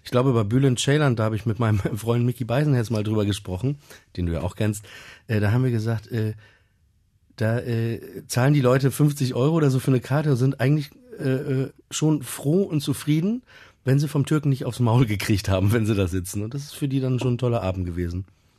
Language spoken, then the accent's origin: German; Papenburg, Lower Saxony, Germany; ich komme aus Papenburg im Emsland und ich bin halt jüdisch.